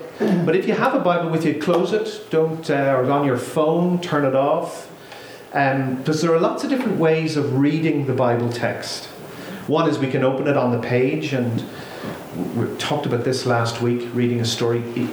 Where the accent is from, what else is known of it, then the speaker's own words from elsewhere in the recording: Ireland; as an Irishman, where story is such a central part of our culture, I find it fascinating.